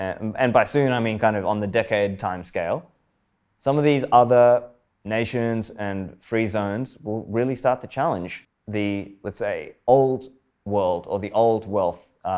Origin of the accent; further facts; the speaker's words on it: Sydney, New South Wales, Australia; now in Dubai, United Arab Emirates; I grew up in Sydney, Australia, so maybe that I have some attachment there.